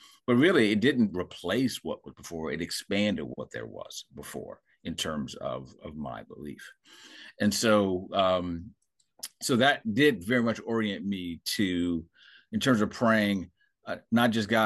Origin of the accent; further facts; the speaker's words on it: Maryland, United States; I grew up in Maryland. I grew up going to a church called Shiloh Baptist Church of Glenarden, Maryland.